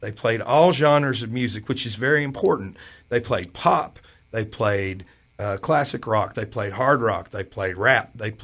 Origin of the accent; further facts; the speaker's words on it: Livingston, Tennessee, United States; born there; So I was born in Livingston, Tennessee